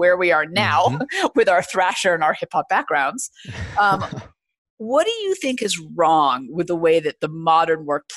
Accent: Bay Area, California, United States; I grew up in the Bay Area in California.

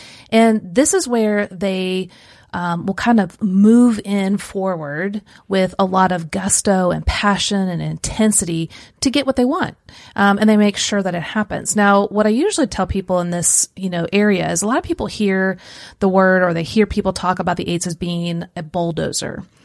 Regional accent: Kansas City, United States; also born or lived in Central Illinois; we used to live in Central Illinois, and I grew up in Kansas City.

